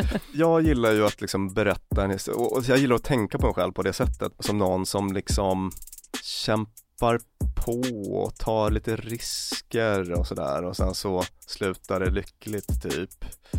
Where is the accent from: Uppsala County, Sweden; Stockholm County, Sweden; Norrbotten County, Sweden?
Norrbotten County, Sweden; Luleå; born there; Jag föddes i Luleå i och för sig.